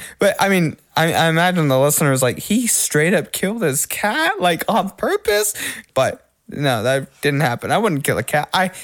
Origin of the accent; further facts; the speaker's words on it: Oklahoma, United States; also born or lived in Seattle area; I'm originally from the Seattle area, so I was going to. But I grew up in Oklahoma, so I was going to visit some family in the Northwest.